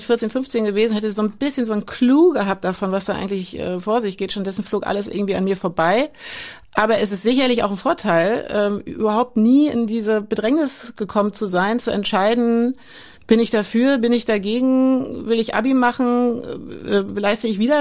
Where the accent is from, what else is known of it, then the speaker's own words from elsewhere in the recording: East Germany, Germany; born there; ich bin im Osten geboren, ich bin ein Kind des Ostens und ich bin ein Kind des Westens und ich bin ein Kind der Wiedervereinigung